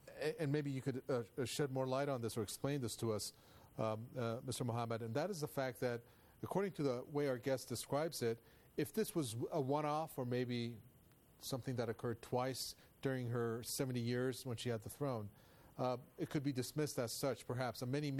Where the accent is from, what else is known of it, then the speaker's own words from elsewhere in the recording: Kenya; As a Kenyan, I feel nothing.